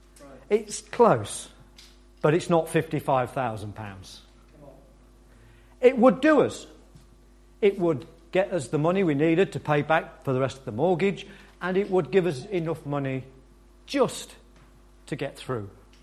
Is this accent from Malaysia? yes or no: no; Nottingham, East Midlands, United Kingdom; I thought I'd just like to say before we get going that we are from the Midlands originally. We're from Nottingham.